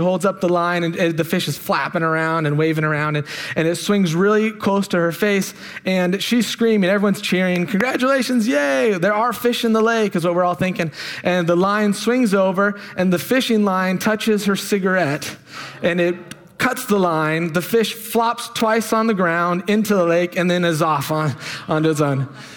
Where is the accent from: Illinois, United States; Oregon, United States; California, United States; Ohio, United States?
Oregon, United States; So when I was a teenager, I grew up in Eastern Oregon, Northeastern Oregon, in a logging town.